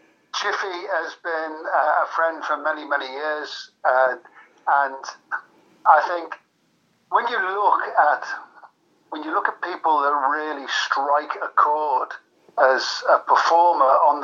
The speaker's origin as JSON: {"language": "English", "region": "North West England", "country": "United Kingdom", "said": "I'm from the Wirral."}